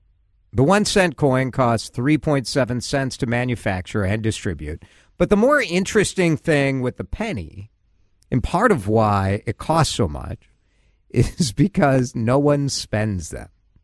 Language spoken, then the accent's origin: English; United States; And it is called the 1 cent piece in this country. I'm an American.